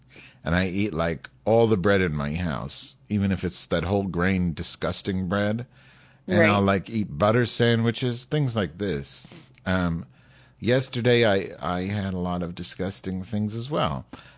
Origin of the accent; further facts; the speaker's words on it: Bronx, New York, United States; born there; My parents used to be living... Well, I was born there in the Bronx.